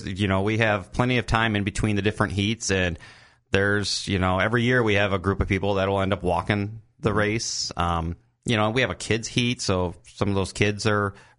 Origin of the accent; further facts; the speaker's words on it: Michigan, United States; now in Rockford, United States; Yeah, I'm like, I'm a transplant. I'm not a lifelong Rockford Red.